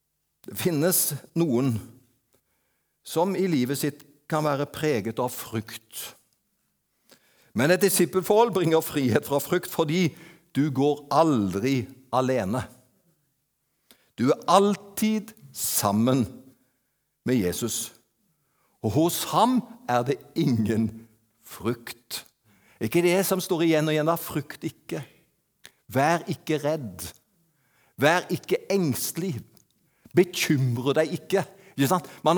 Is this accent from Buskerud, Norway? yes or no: no; Avaldsnes, Rogaland, Norway; Jeg kommer fra Avaldsnes på Nordkarmen, men det var Haugesund som var byen.